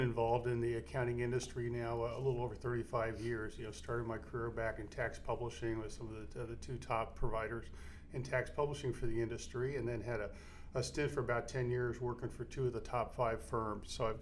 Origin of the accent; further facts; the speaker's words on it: Indianapolis, Indiana, United States; Yeah, I grew up here actually in Indianapolis, so I spent most of my time here in Indianapolis.